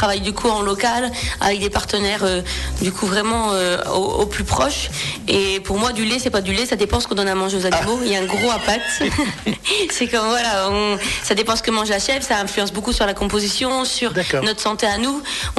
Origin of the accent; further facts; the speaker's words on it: Auxerre, Bourgogne-Franche-Comté, France; Et donc, je suis originaire de Auxerre.